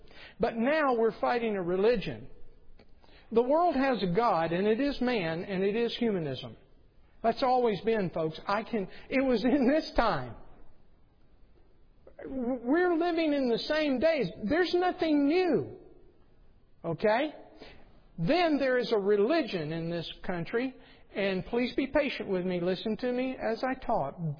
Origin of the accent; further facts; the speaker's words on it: the South, United States; Now, I grew up in the South